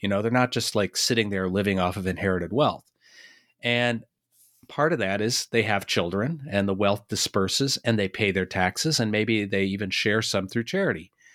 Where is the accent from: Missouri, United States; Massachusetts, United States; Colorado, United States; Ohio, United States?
Massachusetts, United States; Boston; And, you know, I'm from Boston.